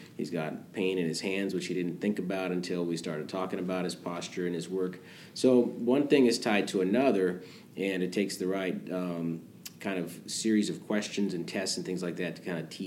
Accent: Nebraska, United States; also born or lived in Iowa; now in Coachella Valley, United States; I grew up in Nebraska and went to high school in Iowa, so the Midwest is kind of where I, you know, did call home.

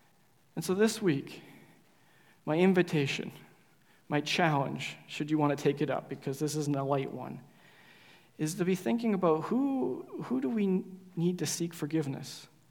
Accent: Canada; But basically, it means that as a Canadian society, well, we don't identify Canadian society doesn't identify with our story as followers of Jesus or as the church like it did at one point in time.

